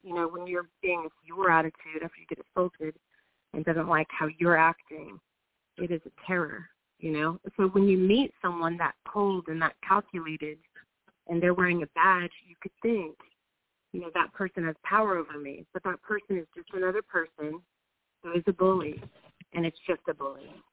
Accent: Texas, United States; And I'm a Texan and a Democrat.

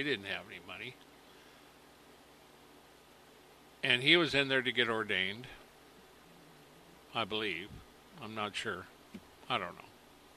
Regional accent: United States; born there; It's not my fault that I was born in America.

